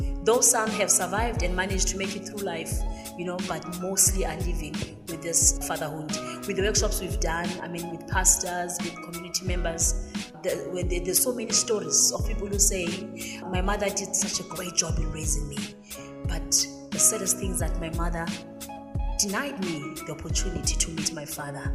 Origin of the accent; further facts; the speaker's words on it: Klerksdorp, North West, South Africa; I come from the Northwest, in Klerksdorp area.